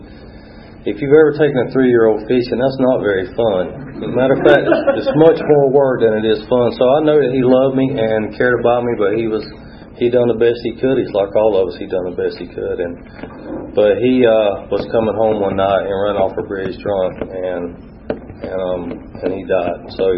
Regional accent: Georgia, United States; I'm from South Georgia in the flatlands

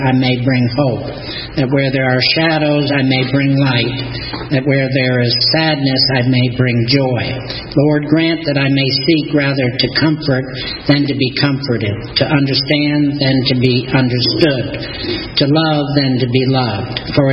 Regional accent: Stamford, Connecticut, United States; born there; I was born in Stamford, Connecticut. It's a little corporate headquarters now outside of New York City. But when I was born back in the 40s, it was just a little town, quiet.

